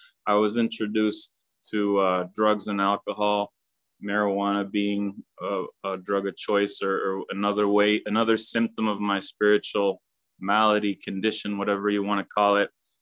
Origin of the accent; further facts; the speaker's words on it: Illinois, United States; born there; In September, I was born in September in the Midwest in Illinois.